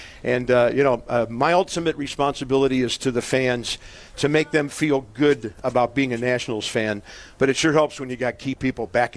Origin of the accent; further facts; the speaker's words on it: St. Louis, Missouri, United States; I grew up in St. Louis, been a Midwestern boy my whole life, and this opportunity came up in 06.